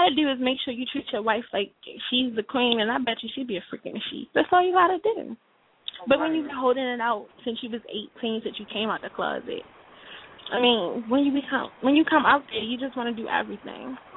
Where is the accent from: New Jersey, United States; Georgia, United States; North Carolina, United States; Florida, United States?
Georgia, United States; Atlanta; Yeah, I'm from Atlanta, too.